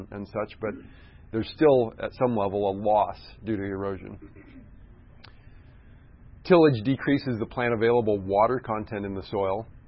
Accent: Iowa, United States; I grew up in Iowa, like I said, and when I was young, it was before the days of some tillage reform

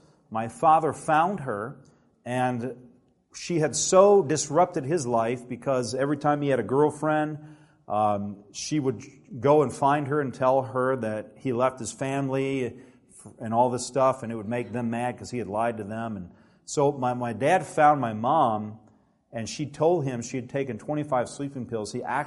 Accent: Alabama, United States; And so, you know, I grew up in Alabama where there's not a lot of Adventists.

